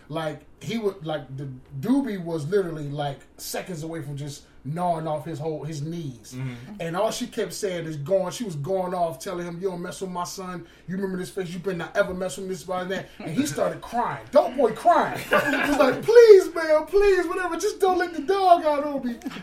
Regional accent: Camden, New Jersey, United States; We live, we're from Camden, New Jersey, and, you know, they call that like Little Vietnam. It's extremely rough.

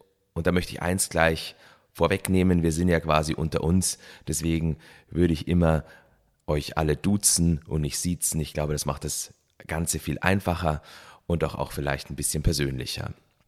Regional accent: Bad Wiessee, Bavaria, Germany; also born or lived in Munich; Ich bin ja hier in Bad Wiessee aufgewachsen und war lange Jahre in München

